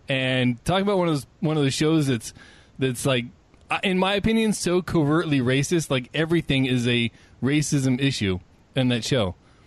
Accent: California, United States; I was the minority where I grew up in California.

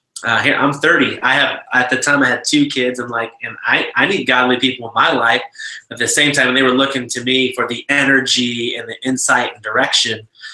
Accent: United States; As you can tell, I'm not from Alabama. My accent definitely gives that away, or lack thereof.

